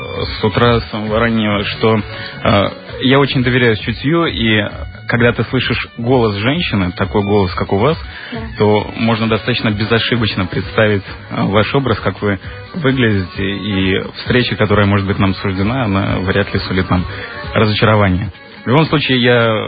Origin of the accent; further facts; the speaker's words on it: Angola; born or raised there